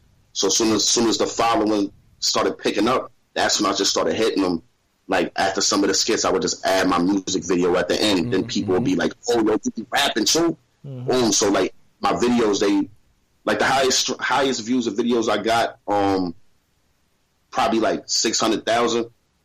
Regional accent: Queens, New York, United States; I'm originally from Queens, New York, Rochdale Village. I mean, Southside Jamaica, Queens.

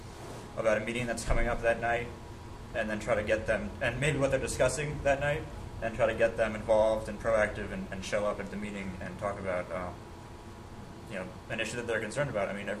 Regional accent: Rhinebeck, New York, United States; In Northern Dutchess County, where I'm from Rhinebeck

